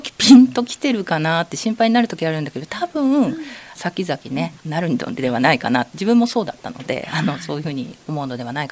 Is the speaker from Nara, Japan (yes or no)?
no; Fujisawa, Kanagawa, Japan; 私藤沢出身と親もなんですけれども